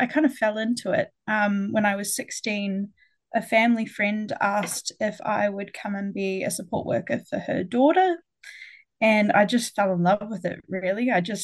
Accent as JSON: {"language": "English", "town": "Dunedin", "region": "Otago", "country": "New Zealand", "lives_now": "Wellington, New Zealand", "said": "I'm from Dunedin. I moved up four years ago, I think."}